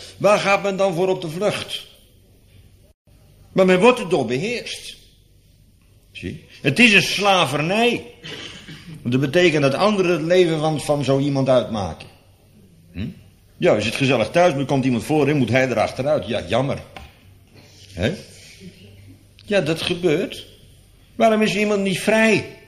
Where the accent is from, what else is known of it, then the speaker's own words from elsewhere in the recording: Gelderland, Netherlands; En het is hier in Scheveningen anders dan bij ons op de Veluwe.